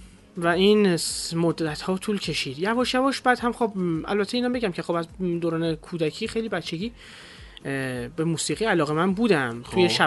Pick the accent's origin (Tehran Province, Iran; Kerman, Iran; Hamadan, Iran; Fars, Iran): Tehran Province, Iran; Tehran; born there; در بیمارستان میرزا کوچک خان خیابون توانیر تهران.